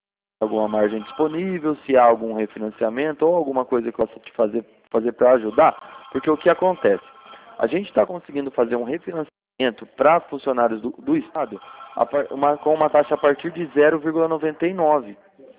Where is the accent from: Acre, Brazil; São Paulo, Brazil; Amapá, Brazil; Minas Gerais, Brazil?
São Paulo, Brazil; Cordeirópolis; Eu sou de Cordeirópolis. Eu sou de Cordeirópolis. A gente fala da central de Limeira, né? Mas a gente está locado aqui em Cordeirópolis.